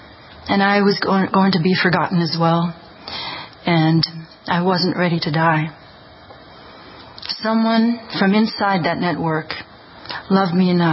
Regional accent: Belgium; I was raised in Belgium

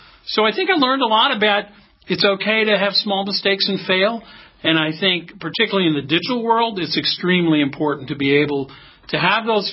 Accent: Chicago, Illinois, United States; Well, I grew up outside of Chicago. I had a pretty traditional middle-class upbringing.

